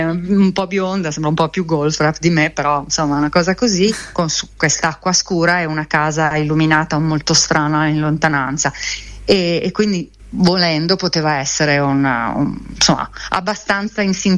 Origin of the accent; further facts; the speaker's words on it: Milan, Lombardy, Italy; perché siamo di Milano noi, quindi la facciamo a casa